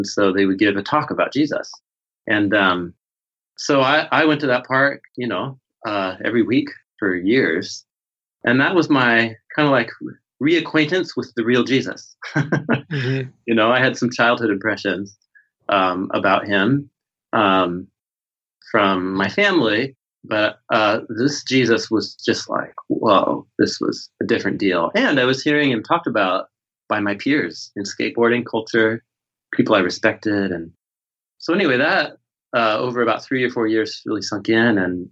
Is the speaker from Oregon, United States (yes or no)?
yes; Portland, Oregon, United States; So I grew up in Portland, Oregon, and I grew up fully immersed in skateboard culture or subculture.